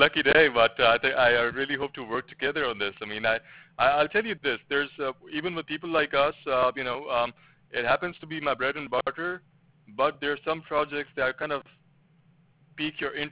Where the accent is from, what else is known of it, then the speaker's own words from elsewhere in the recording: Czechia; English is a second language; moved away as an adult; now in United States; Well, so I come from Czech Republic, and I've been in the USA for, I think, almost all my life. I came after high school to the USA, and I've been living here for about, 20 years?